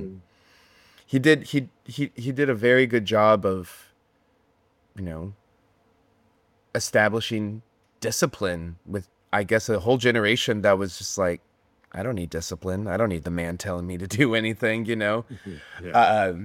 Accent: Pennsylvania, United States; I spent 22 years in PA growing up, so I feel really strongly attached to there as well.

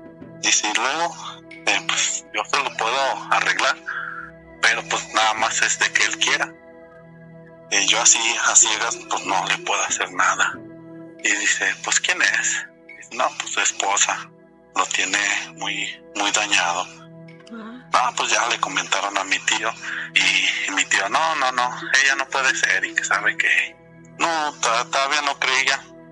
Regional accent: Guadalajara, Jalisco, Mexico; Soy de Guadalajara.

